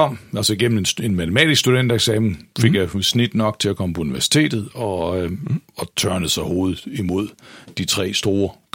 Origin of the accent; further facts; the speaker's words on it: Gedser, Zealand, Denmark; Jeg er født i Gedser, eller opvokset i Gedser på Falster, og gik i gymnasiet i Nykøbing.